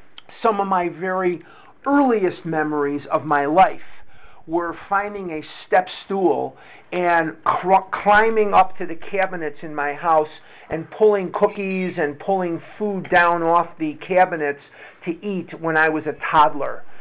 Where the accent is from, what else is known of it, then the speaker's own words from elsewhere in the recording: Chicago, Illinois, United States; But I was born and raised in Chicago